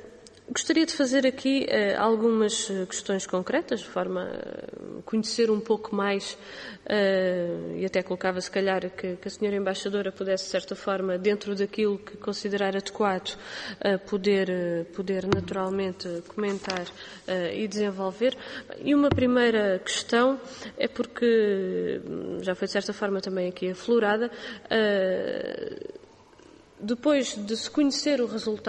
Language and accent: Portuguese; Portugal; como é óbvio sendo portugueses